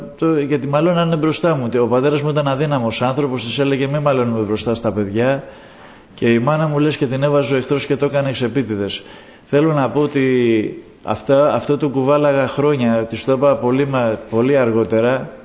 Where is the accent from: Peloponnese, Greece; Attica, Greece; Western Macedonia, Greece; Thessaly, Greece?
Attica, Greece; Piraeus; also born or lived in Athens; γεννηθής το 65 στην Αθήνα, μεγάλωσα στον Πειραιά, στην Καστέλα, στο σπίτι του παππού μου.